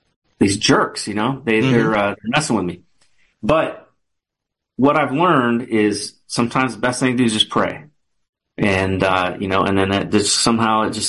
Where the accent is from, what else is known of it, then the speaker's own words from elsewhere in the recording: Los Angeles, California, United States; I grew up in Los Angeles, right? So I'm used to meeting movie stars and, you know, famous singers and famous people.